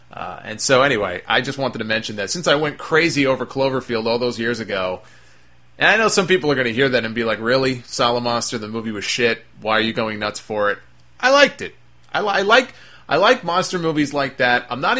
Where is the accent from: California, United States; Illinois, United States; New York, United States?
New York, United States; And maybe because I'm from New York and it was set in New York, I don't know what it was.